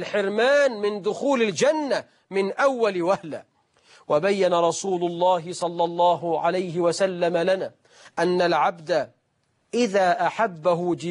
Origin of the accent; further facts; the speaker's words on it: Egypt; وإحنا في أمثالنا كمصريين بنقول